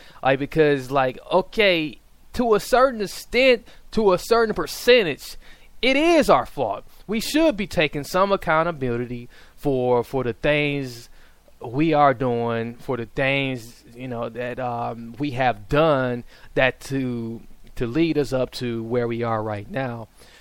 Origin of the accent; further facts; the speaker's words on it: Milwaukee, Wisconsin, United States; I come from the hood. I come from the ghetto, man. I come from Milwaukee, Wisconsin, dude.